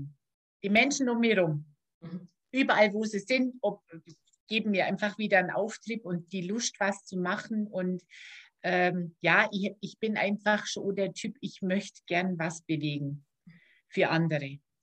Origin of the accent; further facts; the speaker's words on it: Bavaria, Germany; ich als Allgäuer, Nähe der Berge, einfach einmal Meer und Nordsee